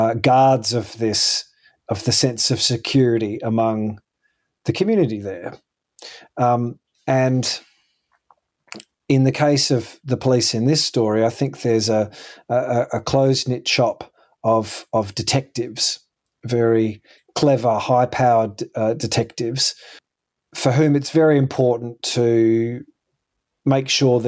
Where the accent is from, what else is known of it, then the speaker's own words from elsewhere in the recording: Perth, Western Australia, Australia; even I remember growing up in Perth